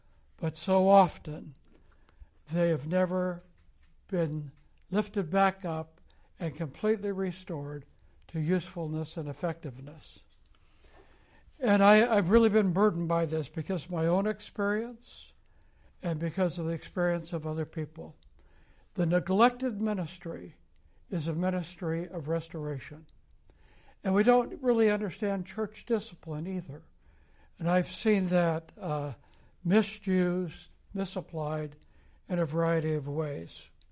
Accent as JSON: {"language": "English", "country": "United States", "said": "I'm from the United States. I live in the state of Arizona."}